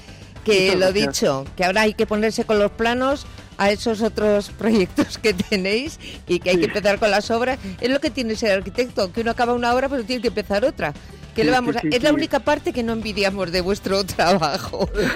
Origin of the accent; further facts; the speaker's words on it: Bilbao, Basque Country, Spain; También me lo vas a decir a mí, que soy de Bilbao.